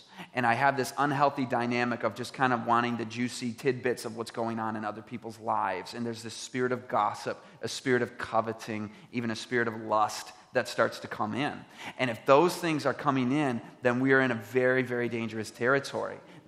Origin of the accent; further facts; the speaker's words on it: Michigan, United States; also born or lived in Riverside, United States; We've been in Michigan. I grew up in Michigan. So I know snow. I know it well, and grew up there until age 23. At which time I moved to Riverside for 5 years and then back to Michigan.